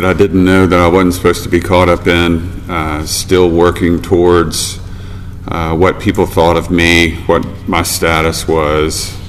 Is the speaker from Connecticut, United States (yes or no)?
no; Memphis, Tennessee, United States; I grew up outside of Memphis in the suburbs.